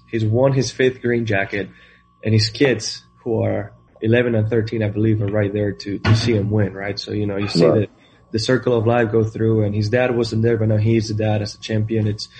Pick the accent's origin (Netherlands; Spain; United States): Spain; I'm coming from Spain. I grew up in a town with 1,200 people.